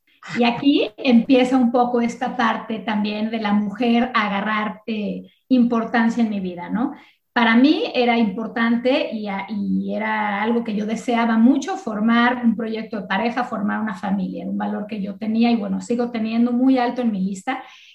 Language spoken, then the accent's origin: Spanish; Mexico; now in Miami, United States; Y ahí yo no sabía si iba a regresar a México, si no íbamos a regresar a México, dónde íbamos a acabar. Y bueno, resulta, cuento muy largo, haciéndolo corto, nos venimos a la ciudad de Miami, supuestamente por un año o dos, y ya llevamos pues 18 años viviendo en esta maravillosa ciudad.